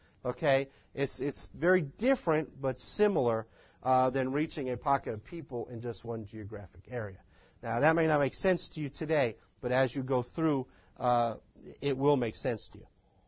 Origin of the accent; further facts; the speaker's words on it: New York, United States; This is Long Island. I grew up on Long Island. It's 100 miles by 40 miles. It has at least 3 million people on that island right there. When I grew up, it was potato fields.